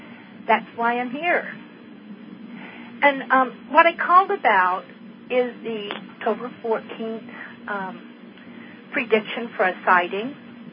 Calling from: Montana, United States; I'm calling from Montana.

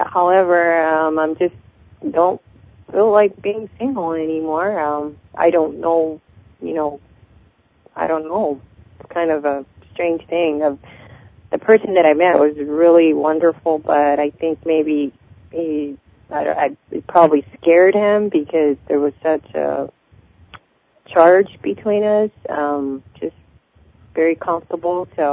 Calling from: Seattle, Washington, United States

